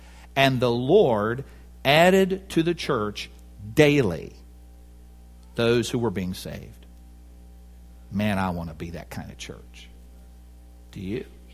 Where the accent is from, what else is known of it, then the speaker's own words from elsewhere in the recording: United States; I'm an American. I own my house.